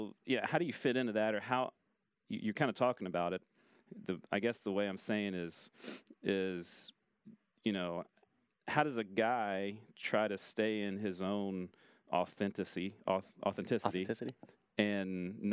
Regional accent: Ohio, United States; now in Wichita, United States; so I'm from Ohio. And when I grew up in Ohio

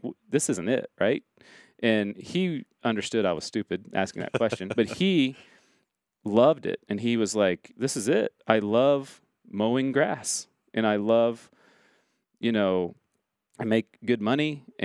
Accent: Cincinnati, Ohio, United States; well, I'm from Cincinnati, whatever.

